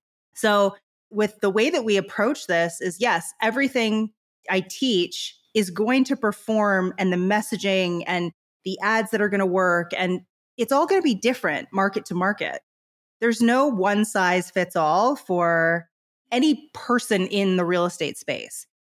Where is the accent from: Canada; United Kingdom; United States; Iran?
Canada; now in Bahamas; I'm actually from Canada. So Americans think I sound like I'm from Minnesota. Canadians don't really know where to place me